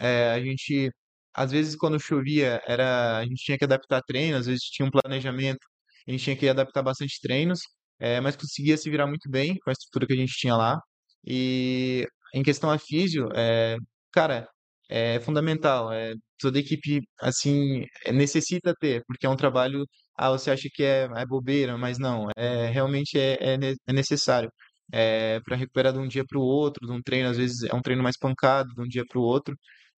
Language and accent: Portuguese; Santa Catarina, Brazil; a gente tem que abastecer o carro, a gente é lá de Santa Catarina